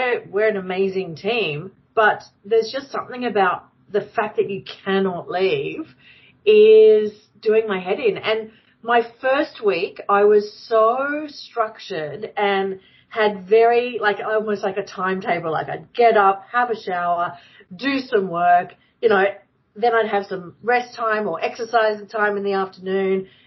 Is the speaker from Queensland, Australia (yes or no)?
yes; Kingaroy, Queensland, Australia; I was born in Brisbane and then grew up in Kingaroy. And Kingaroy is very well known in Queensland because it's a tiny town of only, like, when I was living there, 5,000 people.